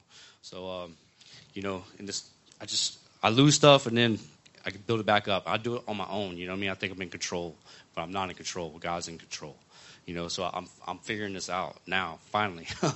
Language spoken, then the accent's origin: English; Pensacola, Florida, United States; I'm from the Pensacola area.